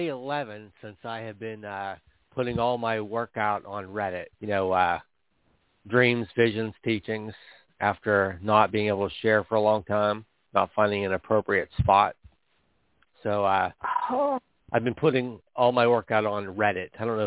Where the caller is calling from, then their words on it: Pennsylvania, United States; from Pennsylvania.